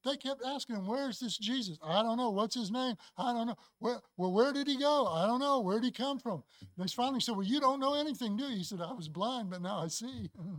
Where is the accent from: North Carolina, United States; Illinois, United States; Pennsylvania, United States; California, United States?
Illinois, United States; Chicago; They learned about growing up in Chicago. I was shot at when I was 14.